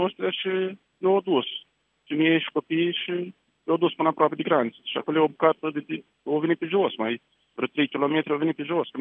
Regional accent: Mahala, Chernivtsi Oblast, Ukraine; De la Cernăuți, satul Mahala.

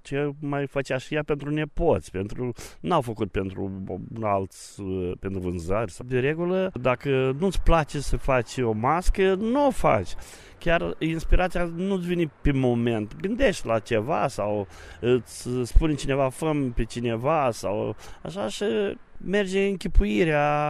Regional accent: Ibănești, Botoșani County, Romania; sunt din Botoșani, Ibănești, reprezint zona Ibăneștiului, chiar dacă stau în altă zonă.

